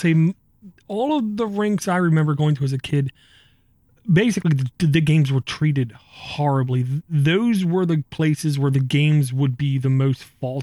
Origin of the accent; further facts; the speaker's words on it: Glen Burnie, Maryland, United States; also born or lived in Baltimore; I was born in Baltimore, Maryland, cesspool of the East Coast. at the age of four, moved down to Glen Burnie.